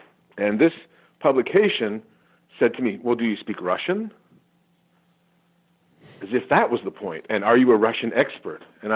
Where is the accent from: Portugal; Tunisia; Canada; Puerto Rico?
Canada; now in United States; I was raised in Canada and this, and I had this very kind of un-American childhood in a way. But here I am living in America